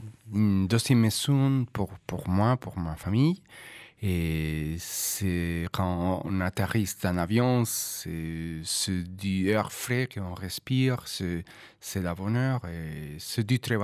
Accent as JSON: {"language": "French", "town": "Valencia", "region": "Valencian Community", "country": "Spain", "second_language": "French", "said": "Parce que, aussi chez moi, en Espagne, à Valencia"}